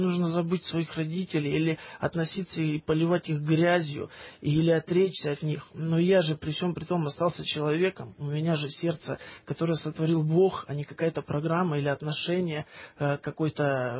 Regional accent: Russia; born there; Я считаю, что я православный человек, потому что я родился в России.

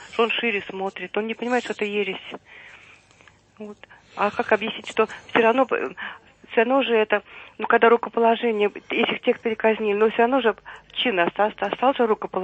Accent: Moscow, Russia; из Москвы.

